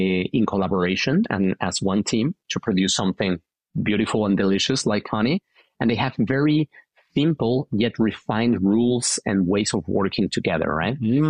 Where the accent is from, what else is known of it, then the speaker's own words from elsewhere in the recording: Mexico City, Mexico; moved away as an adult; I was born and raised originally in Mexico City. I lived there the first 19 years